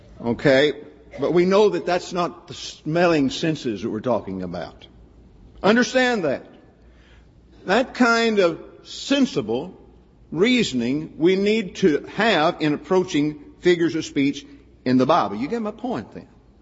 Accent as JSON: {"language": "English", "region": "Texas", "country": "United States", "tie": "born or raised there", "said": "it does indeed show that I grew up in North Central Texas."}